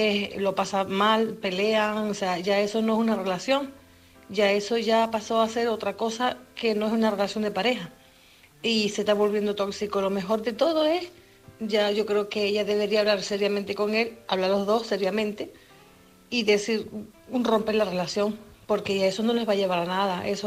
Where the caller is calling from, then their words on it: Canary Islands, Spain; de Tenerife.